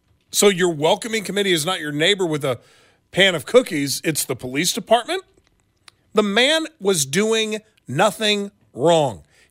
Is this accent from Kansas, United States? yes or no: yes; Lansing, Kansas, United States; I know because A, it's in Leavenworth County and I'm from Lansing